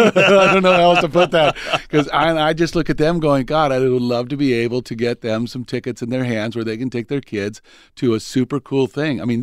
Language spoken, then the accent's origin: English; Tucson, Arizona, United States; And I just love showing off my hometown, going, this is who we are.